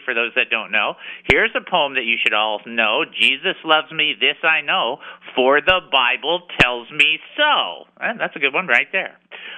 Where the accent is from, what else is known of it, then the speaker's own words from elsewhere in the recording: Detroit, Michigan, United States; okay, where are you from? And I said, Detroit. And he'd go, I'm sorry? And I said, Detroit.